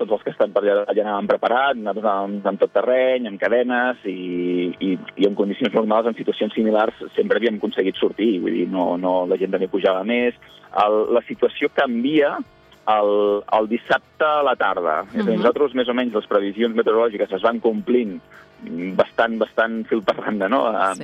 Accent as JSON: {"language": "Catalan", "town": "Vilafranca", "region": "Catalonia", "country": "Spain", "said": "la meva dona és d'aquí, de Roquetes, jo soc de Vilafranca, nosaltres vivim molt a prop de Vilafranca"}